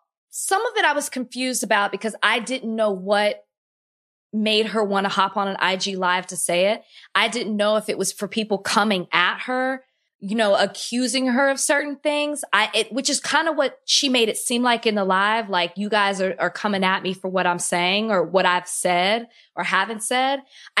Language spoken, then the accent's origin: English; Dallas, Texas, United States; I'm from Dallas so I was what you know about H-Town like that kind of stuff so stop.